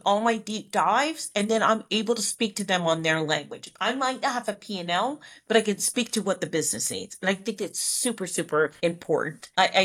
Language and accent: English; Philadelphia, Pennsylvania, United States; I don't know, I'm from Philly.